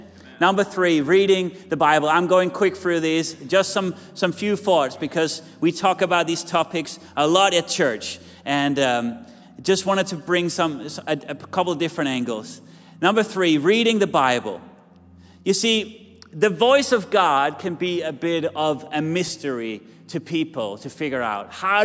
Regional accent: Jutland, Denmark; English is a second language; Now, I'm from Jutland, and sorry to generalize

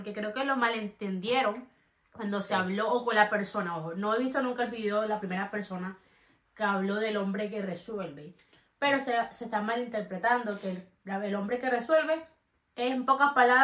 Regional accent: Barranquilla, Atlántico, Colombia; en mi país, más exactamente en Barranquilla, de donde yo soy, pero que no sepan, soy de Colombia.

